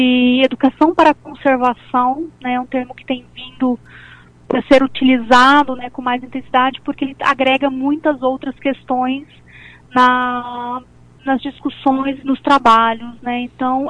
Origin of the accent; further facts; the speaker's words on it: Barreiras, Bahia, Brazil; moramos em Barreiras, né, eu sou nascida em Barreiras, né, sou daqui, fui embora, né, fiz faculdade fora